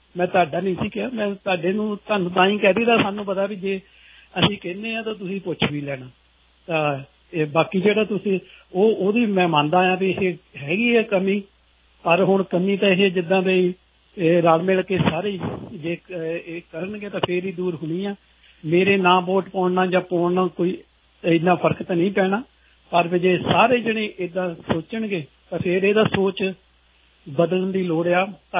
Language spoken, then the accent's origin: Punjabi; Punjab, India; ਮੈਂ ਆਪਣੀ ਜਿਹੜੀ ਕਮਿਊਨਿਟੀ ਪੰਜਾਬ ਤੋਂ ਹਾਂ